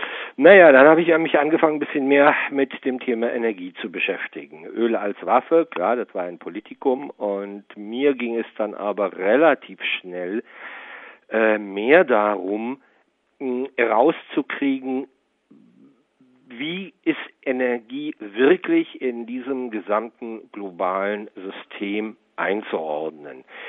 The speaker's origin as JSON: {"language": "German", "town": "Damascus", "country": "Syria", "tie": "born or raised there", "also_born_or_lived": "Berlin", "moved": "yes", "said": "Meine Mutter aus Deutschland. Und geboren bin ich in Berlin, habe die ersten paar Jahre hier in Berlin auch verbracht, und dann haben meine Eltern, da war ich etwa 5 Jahre, in Damaskus, Syrien, ein selbstständiges Ingenieurbüro eröffnet."}